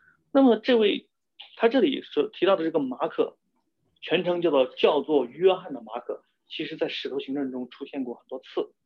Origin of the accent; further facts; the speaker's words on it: China; 我们中国人有一句俗语叫什么，青山易改，本性难移。